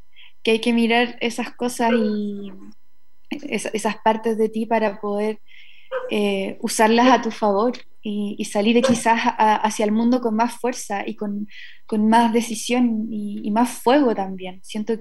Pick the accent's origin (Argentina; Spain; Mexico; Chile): Chile; Concepción, Biobío; Yo soy de Concepción y me encanta siempre volver allí para hacer cosas creativas.